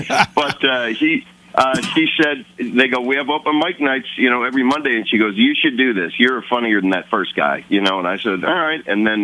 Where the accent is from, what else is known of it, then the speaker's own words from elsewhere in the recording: Milwaukee, Wisconsin, United States; I grew up in Milwaukee, Wisconsin, and, growing up, you know, up there.